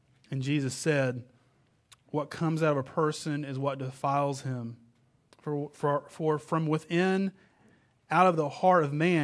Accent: Texas, United States; accent: Texas; I'm not going to give you you get my Texas accent anyway

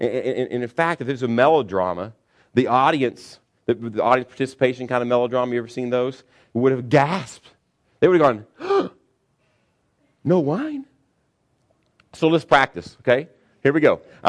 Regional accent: Kentucky, United States; we grew up in Kentucky, and the kind of receptions we had

